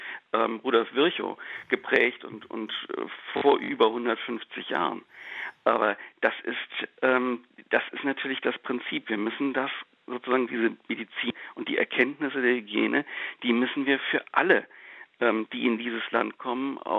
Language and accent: German; Hamburg, Germany; Also ich kann das bestätigen für meine Heimatstadt Hamburg